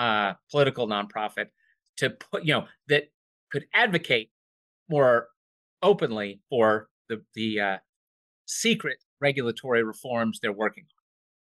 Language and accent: English; Virginia, United States; failed congressional and gubernatorial candidate in my home state of Virginia